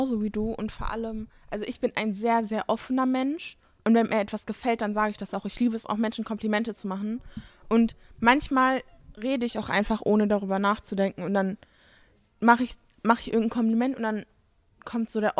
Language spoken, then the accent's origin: German; Turkey; ja, ich bin auch Türkin